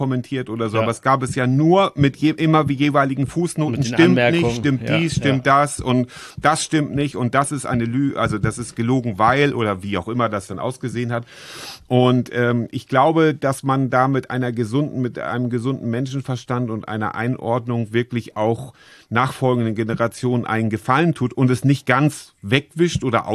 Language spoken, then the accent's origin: German; Germany; Und dann habe ich als Deutscher versucht, das auch einzuordnen